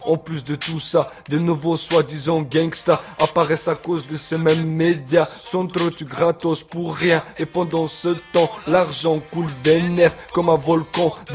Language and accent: French; France